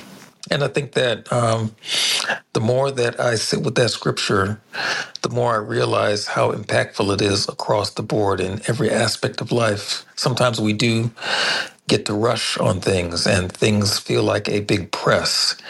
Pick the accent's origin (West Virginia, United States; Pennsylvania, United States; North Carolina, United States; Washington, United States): Washington, United States; Tacoma; and I'm hailing from Tacoma, Washington